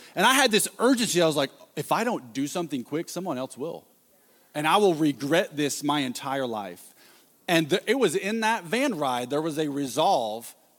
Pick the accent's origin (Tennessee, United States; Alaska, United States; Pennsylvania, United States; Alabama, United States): Tennessee, United States; We were in my hometown.